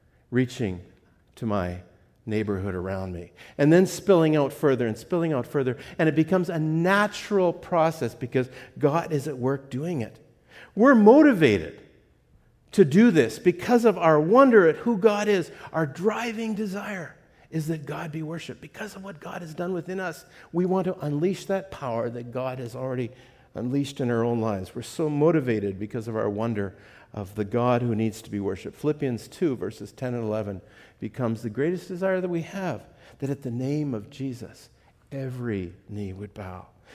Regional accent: N'Djamena, Chad; Now, when I was growing up in Chad, and this is right about Independence Day, 1960, this is in N'Djamena, in the capital of Chad

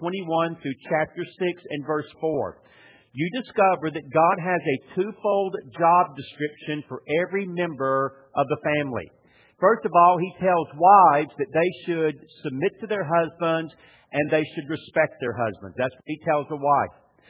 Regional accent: Atlanta, Georgia, United States; also born or lived in Dallas, Texas / Louisville; now in Wake Forest, United States; I grew up in Atlanta, Georgia, lived in Dallas, Texas for 15 years, moved back to Wake Forest for 4, went to Louisville for 8, and now have been back in Wake Forest for 10 more years.

